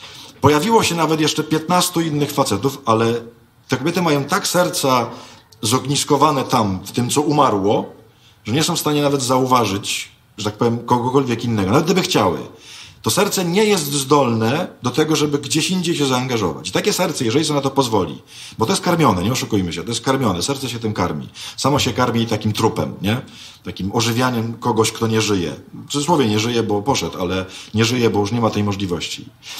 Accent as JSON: {"language": "Polish", "town": "Myszków", "region": "Silesian Voivodeship", "country": "Poland", "said": "Ja jestem z Myszkowa. Obok Myszkowa jest taka miejscowość, która nazywa się Mysłów."}